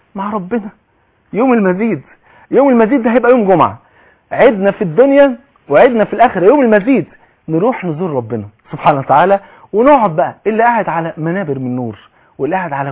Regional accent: Egypt; يعني الظهر عندنا في مصر بيؤذن حوالي، قول حوالي الساعه 1

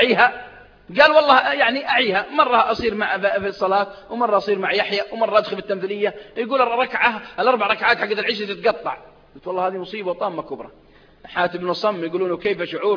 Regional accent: Saudi Arabia; منطقة عندنا في السعودية منطقة الحوية تعرفونها منطقة باردة أيام الشتاء

